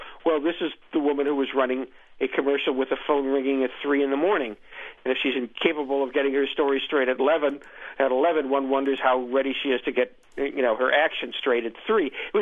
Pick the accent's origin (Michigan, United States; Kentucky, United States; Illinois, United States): Illinois, United States; Chicago; where I'm also a Chicagoan, by the way